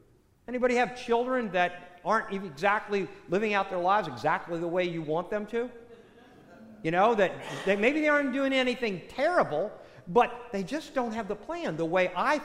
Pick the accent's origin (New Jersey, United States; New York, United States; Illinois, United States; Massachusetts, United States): New Jersey, United States; I was raised in New Jersey, and, you know, in New Jersey, the day before Halloween was called Mischief Night.